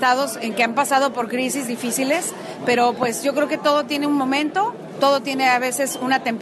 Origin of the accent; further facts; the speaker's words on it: Mexico; lo importante es que nos unamos como mexicanos por primera vez en mucho tiempo